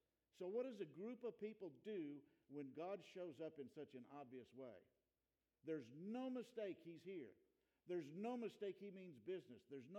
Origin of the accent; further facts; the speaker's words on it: Wilmore, Kentucky, United States; And I'd been in that place numbers of times growing up in Wilmore.